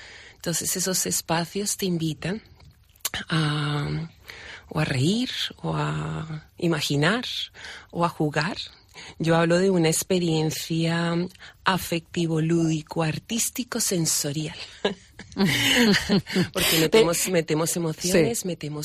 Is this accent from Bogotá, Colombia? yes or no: yes; Bogotá, Colombia; now in Bilbao, Spain; Llevo casi 20 años aquí y digo, bueno, yo soy de Bogotá.